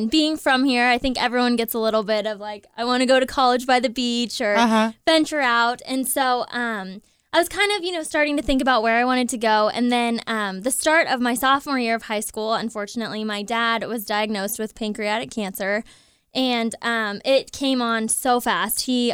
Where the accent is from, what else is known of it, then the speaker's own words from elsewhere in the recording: Fresno, California, United States; So I was born and raised here in Fresno, and I've lived here my whole life.